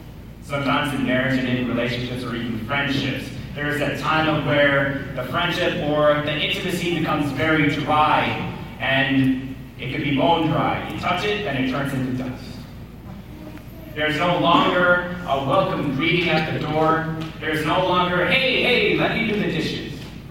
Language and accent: English; Wisconsin, United States; See, I come from Wisconsin. And I live in the area, the western side, I call it the pretty side, okay? The western side of Wisconsin, where there's rolling hills and everything